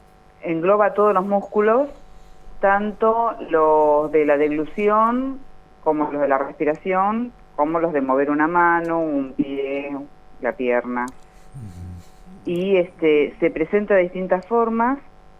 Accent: Comodoro Rivadavia, Chubut, Argentina; De hecho, nosotros somos de Chubut, de Comodoro Rivadavia, y acá no hay un especialista que sea de esto.

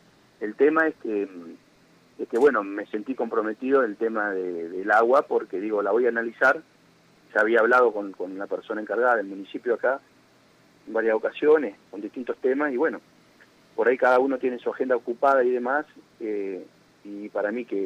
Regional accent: Santa Isabel, La Pampa, Argentina; nací y criada en Santa Isabel

